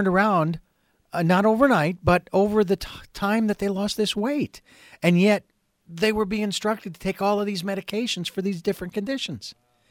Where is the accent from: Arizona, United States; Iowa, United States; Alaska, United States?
Arizona, United States; Phoenix; now in Santa Barbara, United States; I mean, I'm from Phoenix. You'd think I would be able to tolerate anything under 100. I don't like anything over 80. I'm sorry. I've lived in Santa Barbara too long.